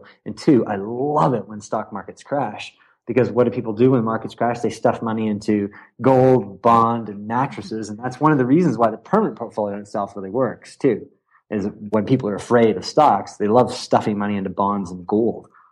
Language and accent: English; Canada; I'm a Canadian